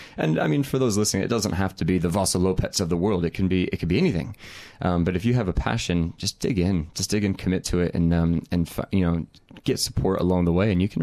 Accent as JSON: {"language": "English", "region": "Colorado", "country": "United States", "said": "You might be able to tell by what's left of my accent. I'm actually originally from Colorado in the U.S."}